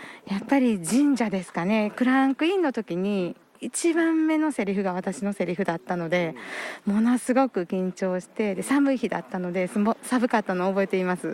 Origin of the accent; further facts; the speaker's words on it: Miki, Hyogo, Japan; now in Awaji Island, Japan; 私今住んでるのはミキナ、ごめんなさい、淡路島なんで、実家がミキで、はい、結婚するまでずっとミキに住んでて、まあ、生まれ育った町なんで、